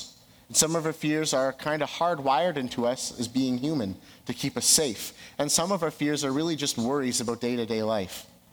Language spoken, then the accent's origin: English; Saskatchewan, Canada; I'm from South Saskatchewan. So if you know the lakes down there, you can't see more than a centimeter under the surface.